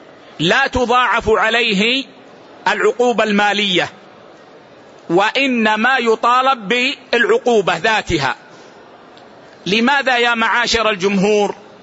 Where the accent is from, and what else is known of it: Saudi Arabia